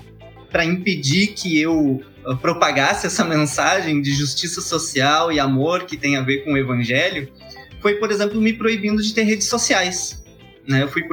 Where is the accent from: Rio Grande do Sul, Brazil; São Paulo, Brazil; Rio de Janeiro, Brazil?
Rio Grande do Sul, Brazil; Porto Alegre; sou da periferia de Porto Alegre, né? Tenho uma origem que me identifica muito mais com os mais pobres